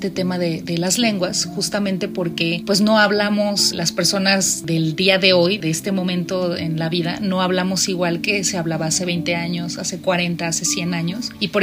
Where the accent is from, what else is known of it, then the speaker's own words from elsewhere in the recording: León, Guanajuato, Mexico; Yo hablo francés, yo soy de León, porque estábamos grabando en León. Hablo francés, soy de León